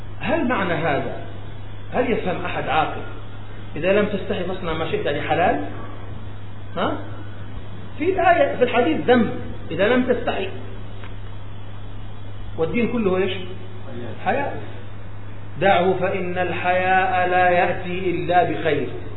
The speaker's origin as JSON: {"language": "Arabic", "country": "Saudi Arabia", "said": "عندنا في السعودية الناس يعني على مذهب الحنابلة عموما"}